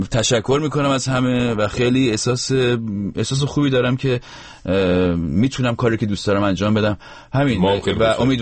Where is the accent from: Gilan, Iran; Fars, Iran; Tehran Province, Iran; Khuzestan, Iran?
Gilan, Iran; Rasht